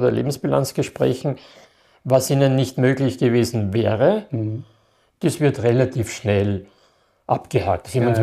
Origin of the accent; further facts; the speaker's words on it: Krems, Lower Austria, Austria; Also, weil ich öfters gefragt werde, bei uns in Krems.